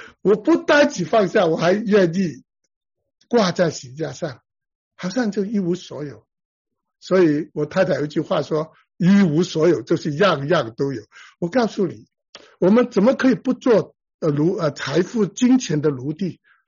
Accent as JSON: {"language": "Chinese", "town": "The Bronx", "region": "New York", "country": "United States", "tie": "born or raised there", "said": "我就在红番区长大"}